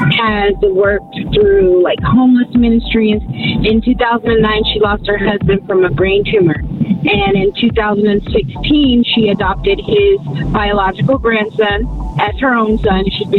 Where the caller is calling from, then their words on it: Arizona, United States; I'm calling from Arizona.